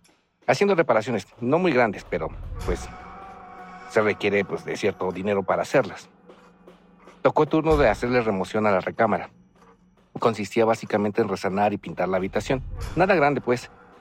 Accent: Mexico City, Mexico; Tengo 35 años, soy originario de la Ciudad de México

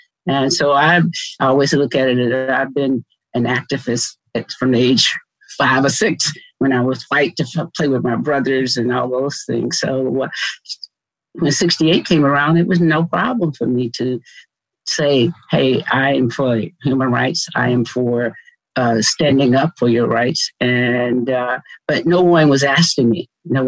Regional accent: the South, United States; So my involvement was that I knew I grew up in the South, and I grew up during the Jim Crow era.

